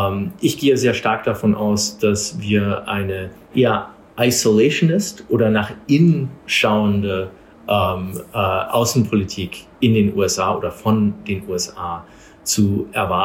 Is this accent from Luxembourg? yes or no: no; England, United Kingdom; also born or lived in Germany; für mich als Amerikaner, der viel Zeit in Deutschland verbracht hat und in England aufgewachsen ist